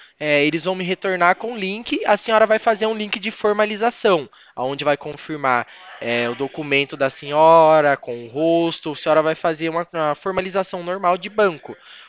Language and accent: Portuguese; Itu, São Paulo, Brazil; Consultor financeiro. Trabalho na empresa Poupacred e sou da cidade de Itu